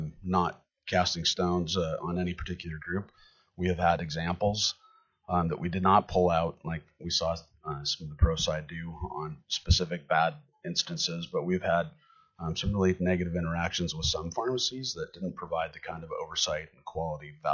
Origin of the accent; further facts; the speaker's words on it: Fairbanks, Alaska, United States; I'm born and raised in Alaska. I grew up in Fairbanks and also an Alaska native.